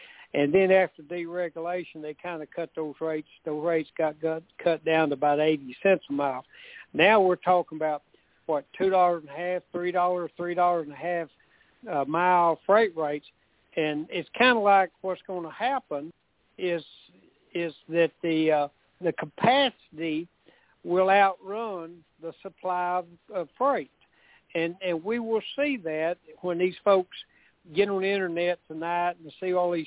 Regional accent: Tennessee, United States; I'm an old country boy. I grew up down here in Tennessee

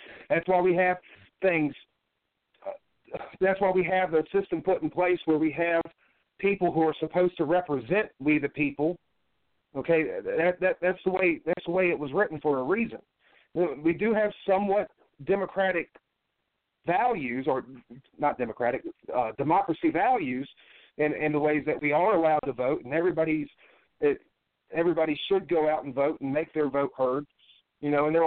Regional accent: California, United States; born there; but I was born in the Pendleton Hospital.

